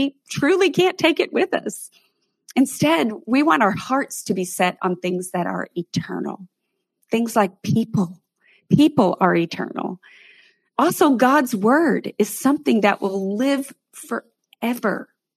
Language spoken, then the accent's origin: English; United States; also born or lived in Canada; because I am an American, I had to wait on immigration paperwork